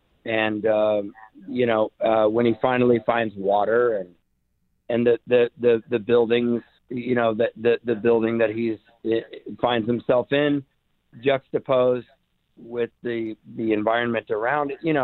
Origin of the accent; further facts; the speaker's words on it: California, United States; I was born in 1970, and I'm from Southern California, and we took a lot of road trips as when I was a kid up to Shasta Lake and Redding, and I have family in Northern California